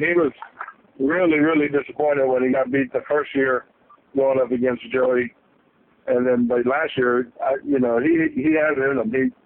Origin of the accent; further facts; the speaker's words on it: Chios, North Aegean, Greece; now in United States; So we're from the island that Homer wrote the Odyssey. It's called Chios Island.